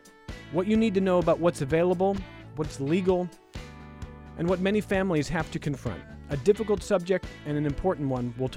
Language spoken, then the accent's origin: English; Syracuse, New York, United States; Growing up in Syracuse, I discovered the Bug Jar while in college